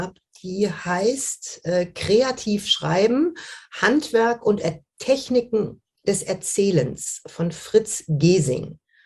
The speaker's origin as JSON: {"language": "German", "town": "Düsseldorf", "region": "North Rhine-Westphalia", "country": "Germany", "tie": "born or raised there", "said": "Ich bin in Düsseldorf aufgewachsen, im Rheinland, gar nicht so weit weg von auch Cornelia Funkes Aufwachsort."}